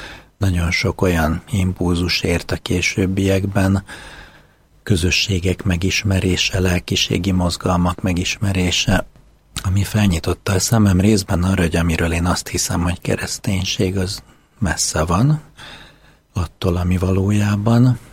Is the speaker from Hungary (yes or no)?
yes; Budapest, Hungary; Én is a két öcsémmel nevelkedtem Budapesten, tőzsgyökeres pesti vagyok, és a családomban apai és anyai ágon is klasszikus keresztény középosztálybeli katolikus család.